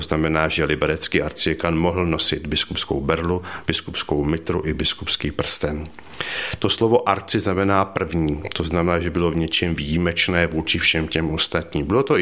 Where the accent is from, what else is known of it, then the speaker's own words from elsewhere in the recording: South Moravian Region, Czechia; moved away; ne jako je to u nás na Moravě